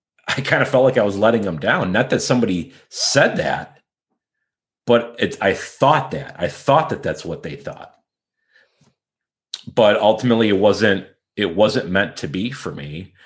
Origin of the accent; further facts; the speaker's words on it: Kenmore, New York, United States; Yeah, I grew up in Kenmore, which is an immediate suburb just outside the city of Buffalo.